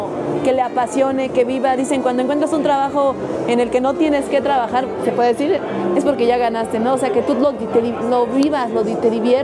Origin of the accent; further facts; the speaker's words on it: San Luis Potosí, Mexico; Como bien comentabas tú, yo soy potosino.